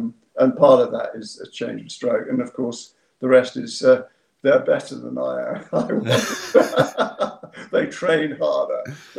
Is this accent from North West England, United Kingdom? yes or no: no; Yapton, South East England, United Kingdom; You know, I'm from Yapton, West Sussex, you know.